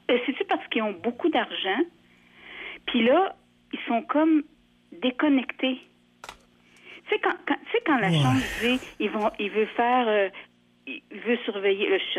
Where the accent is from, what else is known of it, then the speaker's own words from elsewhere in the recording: Quebec City, Quebec, Canada; moi, je suis native de Sainte-Foy-Sillery-Cap-Rouge, mais maintenant, je reste dans les quartiers, on va dire, centraux